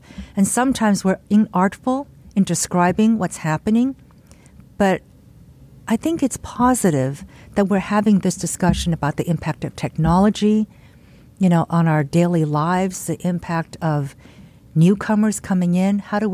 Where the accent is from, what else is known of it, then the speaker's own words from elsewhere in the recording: United States; I mean, I'm Asian American. I'm uncomfortable initially.